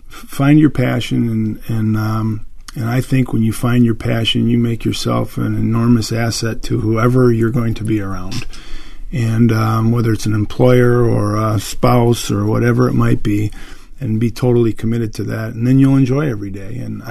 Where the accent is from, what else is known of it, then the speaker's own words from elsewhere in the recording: Detroit, Michigan, United States; I grew up in Metro Detroit and probably had more exposure to Michigan football at that time.